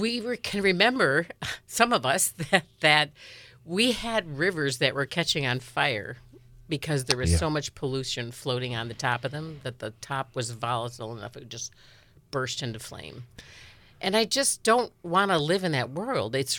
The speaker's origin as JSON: {"language": "English", "region": "Wisconsin", "country": "United States", "tie": "born or raised there", "said": "I grew up right here in Marathon County and out in the country. I was a country gal who just would rather play outside than do anything inside the house."}